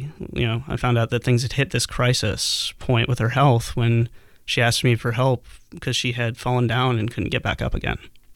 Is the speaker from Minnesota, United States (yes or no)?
no; New York, United States; now in Portland, United States; I came out here shortly after all that happened. I grew up in the New York area, so I was looking for a lower cost of living.